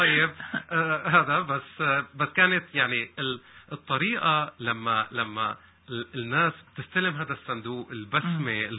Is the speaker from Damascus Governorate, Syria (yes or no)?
no; Aleppo, Aleppo Governorate, Syria; مبدئيا لأنه أنا حلبي